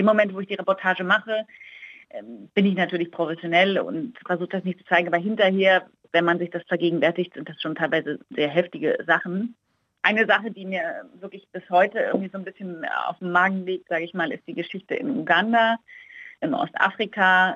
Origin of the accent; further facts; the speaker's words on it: Germany; Also als Deutscher ist für mich der Wald was Gutes.